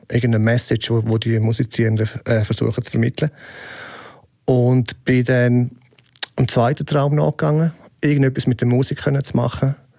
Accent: Switzerland; in den Mitte der 90er Jahre bist du als Schweizer in Oregon der völlige Outsider gewesen.

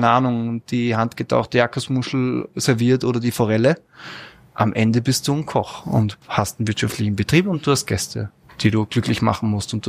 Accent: Salzburg, Austria; Als Salzburger, danke vielmals dafür.

